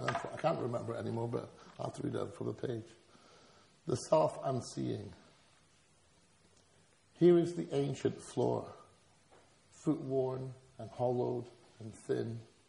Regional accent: Scotland, United Kingdom; well, I'm a Scottish pacifist.

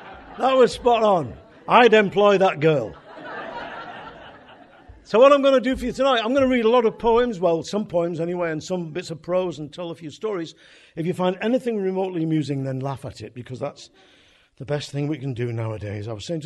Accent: Crumpsall, North West England, United Kingdom; This book is about me growing up in Crumsall. If you don't know what Crumsall is, I explain when I'm away from Manchester that Crumsall is a picturesque spa fishing village to the north of Manchester City. It is an industrial slum. Well, it was. It's a post-industrial slum now.

